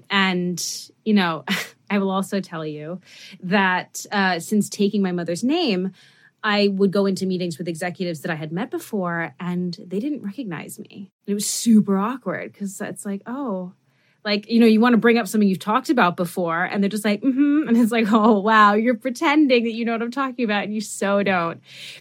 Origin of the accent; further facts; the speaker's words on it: New York City, New York, United States; I grew up in Midtown Manhattan for the most part, and my father taught at the private school that I went to. So I was a faculty brat. But nonetheless, you know, I don't have a New York accent because of it.